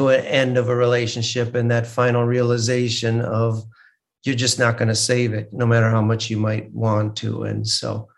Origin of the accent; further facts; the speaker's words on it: Midwest, United States; So I thought I would spend some time down here, but I'm a Midwesterner at heart. So I miss all the beautiful seasons up there. So I keep thinking I'm going to move back there someday